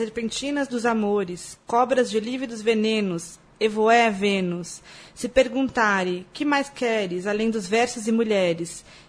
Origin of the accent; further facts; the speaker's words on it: Santa Catarina, Brazil; E eu sou catarinense e amo carnaval.